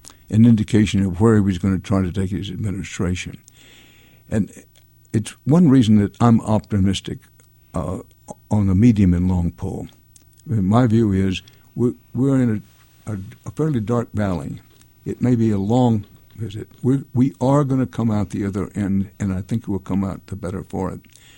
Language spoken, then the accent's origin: English; United States; But here's the point, that I'm an American.